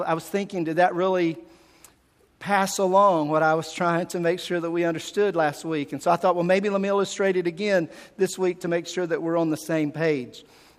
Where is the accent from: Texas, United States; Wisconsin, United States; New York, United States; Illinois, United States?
Texas, United States; Athens; When I was a kid growing up in Athens, Texas, I didn't know that we had a key to our house.